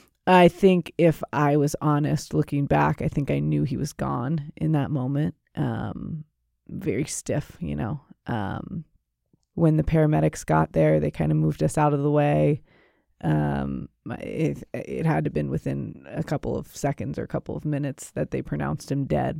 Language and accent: English; Cincinnati, Ohio, United States; So we were raised here in Cincinnati. We were raised Catholic and set a great foundation for our faith.